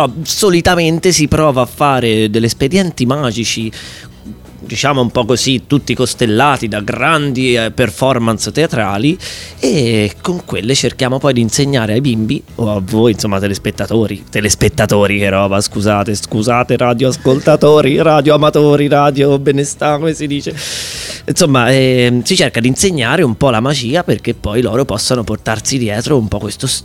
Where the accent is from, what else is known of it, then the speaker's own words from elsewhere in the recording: Massarosa, Tuscany, Italy; Di Massa Rosa, da non confondersi con Massa.